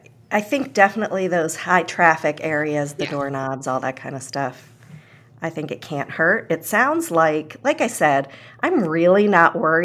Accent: New York, United States; whether or not they're going to let me as a New Yorker into Florida.

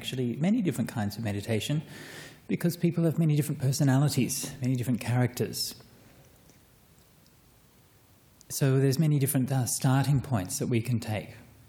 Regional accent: Australia; but I'm an Aussie male and I've tried it and it works for me

